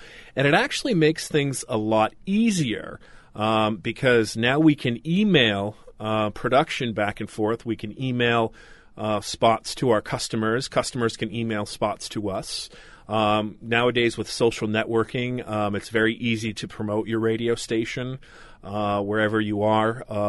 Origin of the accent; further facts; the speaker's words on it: Patten, Maine, United States; I was actually a Patton kid, and I went to Katahdin High School, and I graduated in the class of 1998.